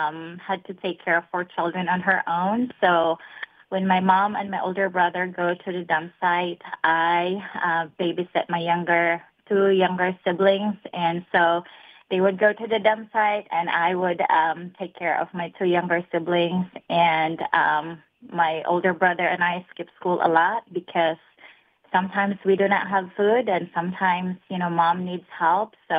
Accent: Cebu, Central Visayas, Philippines; I grew up in Cebu, Philippines. I grew up near a dump site

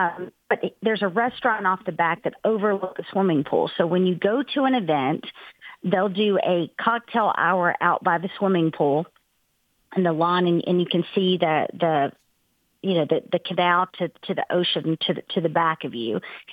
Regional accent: Texas, United States; and our Texas attorney general, I'm from Texas, was right above me.

